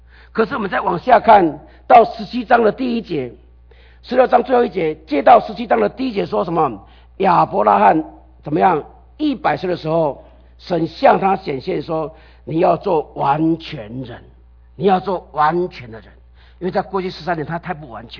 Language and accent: Chinese; China; now in United States; 就像我们来到美国，我们如果很想念我们的故乡，我们能不能回去？可能买个票我们就回去了。我们中国人都有